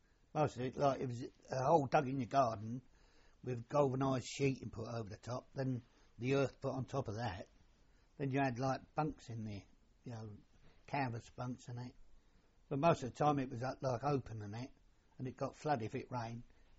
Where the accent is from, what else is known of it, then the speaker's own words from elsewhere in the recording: Paddington, London, United Kingdom; we was living in the Paddington area.